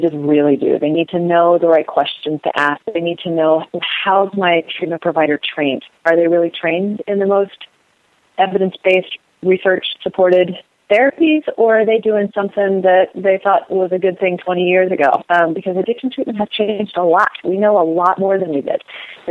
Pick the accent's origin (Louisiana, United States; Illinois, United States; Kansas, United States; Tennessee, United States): Kansas, United States; now in New York, United States; because I grew up in Kansas, and there's not a lot of resources, you know, in the middle of the country, and we're spoiled here in New York.